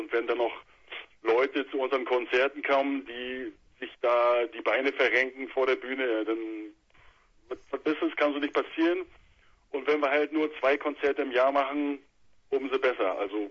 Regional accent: Mecklenburg-Vorpommern, Germany; Du, wir sind Mecklenburger

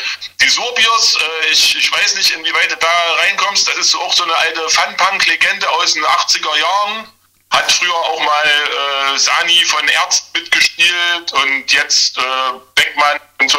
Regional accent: Hermsdorf, Germany; Und wir sind aus Hermsdorf, ja, wir sind ja auch aus Hermsdorf

